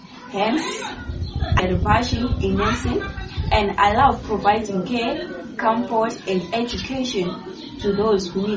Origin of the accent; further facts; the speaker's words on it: Bulawayo, Zimbabwe; I'm 20 years old. I grew up in Bulawayo.